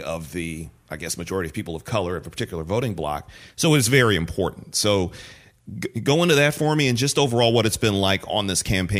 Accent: Detroit, Michigan, United States; now in Philadelphia, United States; I'm in Philadelphia right now. My home state is Michigan. I'm originally from Detroit.

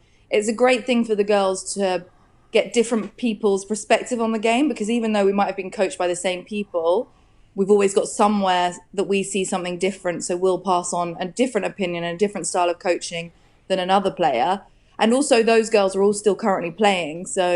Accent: South East England, United Kingdom; I grew up in Hampshire

